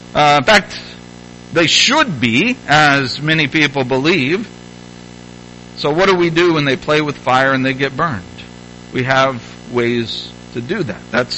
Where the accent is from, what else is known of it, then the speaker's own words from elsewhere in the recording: Madison, Indiana, United States; I read an article, a nationwide published article about my hometown. Well, it was, I lived in the suburb of this metropolis of Madison, Indiana, population about 25,000 or so.